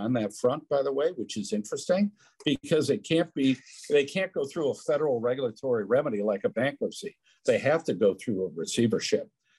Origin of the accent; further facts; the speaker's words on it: Ireland; I'm Irish. I'm inherently optimistic, and I'm a developer.